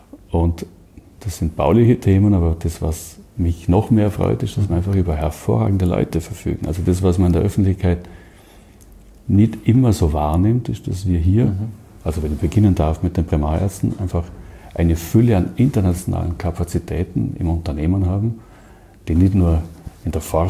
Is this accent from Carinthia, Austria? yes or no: no; Lustenau, Vorarlberg, Austria; now in Dornbirn, Austria; Ich bin in Luschenau aufgewachsen, bin ein kleiner Luschenauer vom Reeder her. Ist für mich eine Heimat. Wohne jetzt in Dornbirn, eine sehr schöne Stadt, ist auch eine Heimat.